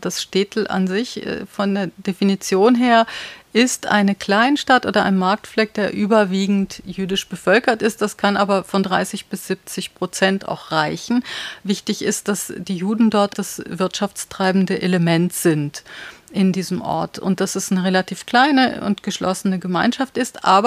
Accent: Switzerland; accent: Swiss German; Ich bin Schweizerin und rede Schweizerdeutsch. Ich kann auch Jiddisch sprechen

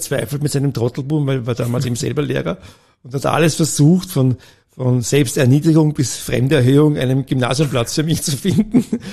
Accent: Vienna, Austria; Ja, also ich bin in Wien groß geworden.

